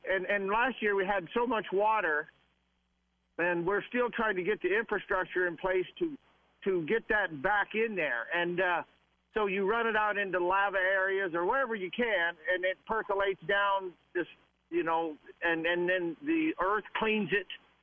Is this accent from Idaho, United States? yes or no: yes; Jerome, Idaho, United States; Well, I grew up in Jerome, and I didn't know Chris was from Twin.